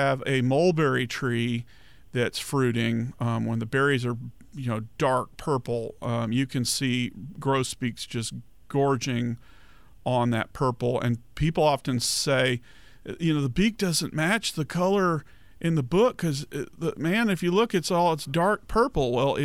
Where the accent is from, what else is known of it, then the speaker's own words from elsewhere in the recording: Texas, United States; I grew up in Dallas County